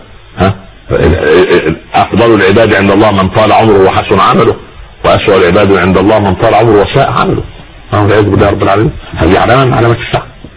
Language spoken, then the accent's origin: Arabic; Egypt; عندنا في مصر مثال بيقول لك ايه،